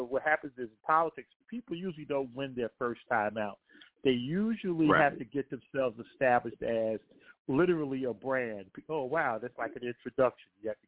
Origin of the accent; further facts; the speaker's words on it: Newark, New Jersey, United States; So as a young kid growing up in Newark, New Jersey